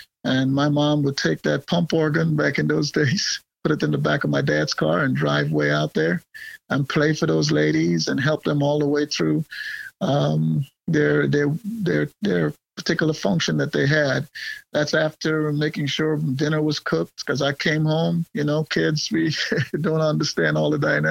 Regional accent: Guyana; It was always a dream coming from Guyana, being a British colony, to go to Oxford.

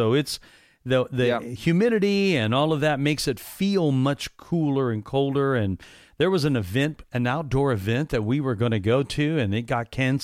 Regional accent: Indiana, United States; now in Florida, United States; because I'm from Indiana

